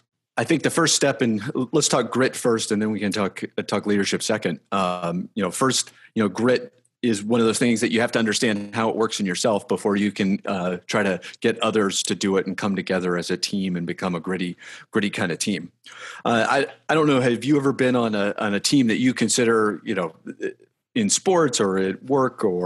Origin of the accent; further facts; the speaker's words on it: Ohio, United States; Yeah, so I grew up in Ohio.